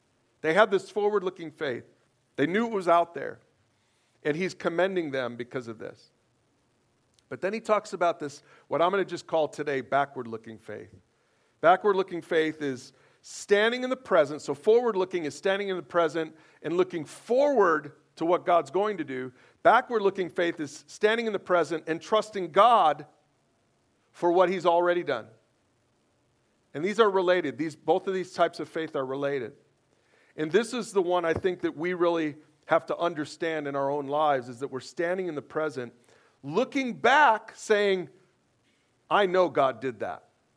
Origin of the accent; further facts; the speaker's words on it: Chicago, Illinois, United States; moved away as an adult; now in Brigham City, United States; Tracy and I we've lived here 27 years, and we still can't take our eyes off the mountains. We're from Chicago, y'all.